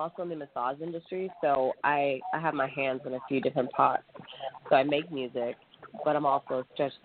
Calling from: Corona, California, United States; I'm calling from Corona, California, in Riverside County.

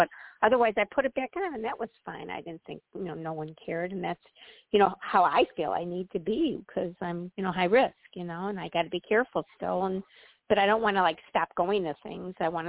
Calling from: Illinois, United States; Illinois.

